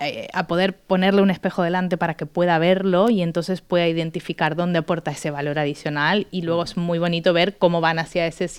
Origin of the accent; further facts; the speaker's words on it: Valencian Community, Spain; nosotros siendo valencianos, ¿no?, de origen y estando algunos de nosotros físicamente aquí